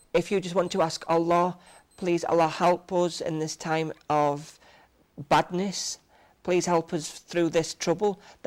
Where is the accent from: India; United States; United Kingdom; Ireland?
United Kingdom; England; because obviously I'm English